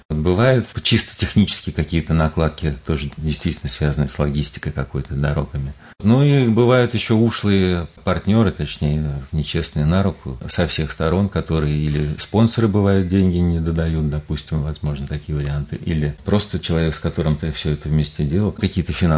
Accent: Saratov, Saratov Oblast, Russia; А я сам из Саратова

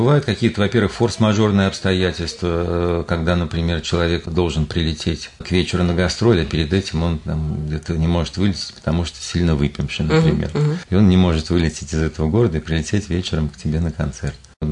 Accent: Saratov, Saratov Oblast, Russia; А я сам из Саратова

